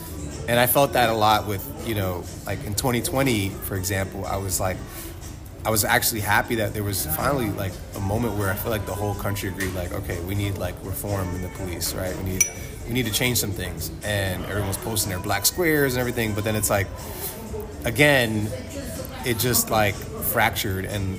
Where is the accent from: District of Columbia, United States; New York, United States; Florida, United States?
New York, United States; Bronx; I'm like New Yorker from the Bronx.